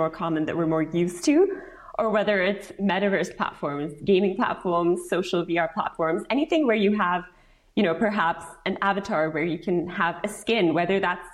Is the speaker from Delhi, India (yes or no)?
no; Bangalore, Karnataka, India; I grew up in Bangalore in South India, where, you know, everyone's an engineer.